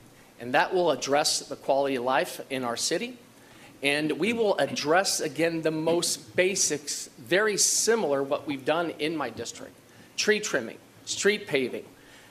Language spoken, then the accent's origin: English; San Pedro, California, United States; I was a senior lead officer for 8 of those years in my hometown in San Pedro addressing quality of life.